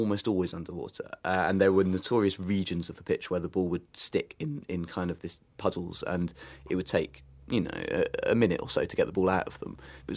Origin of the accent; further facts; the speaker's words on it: England, United Kingdom; And I burnt terribly, as any Englishman would in those conditions.